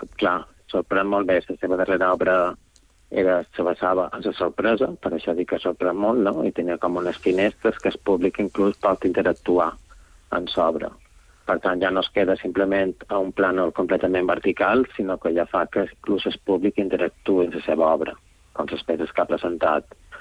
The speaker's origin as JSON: {"language": "Catalan", "town": "Inca", "region": "Balearic Islands", "country": "Spain", "said": "igual que jo mateix, que som d'Inca"}